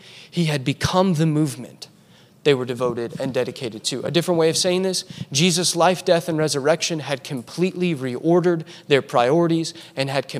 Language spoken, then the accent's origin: English; Indiana, United States; I'm from Indiana. It's soda, okay?